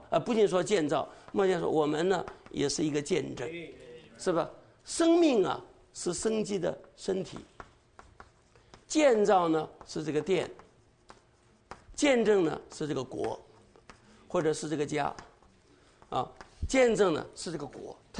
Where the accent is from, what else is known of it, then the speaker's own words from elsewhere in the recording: China; 你看我们中国人是个族类嘛，中国人你看是不是五花八门的？